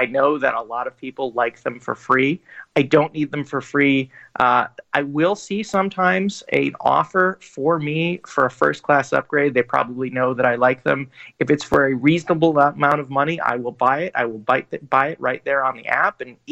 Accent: Chicago, Illinois, United States; I grew up in Chicago in the 1980s.

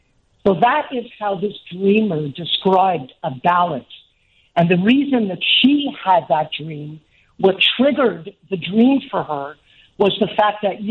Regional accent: Canada; I'm a Canadian, but I remember this dream.

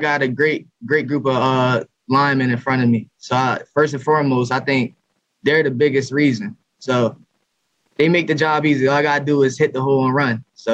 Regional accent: Bristol, Pennsylvania, United States; and I'm close to Doylestown. I'm from Bristol. So it's like 40 minutes down the road.

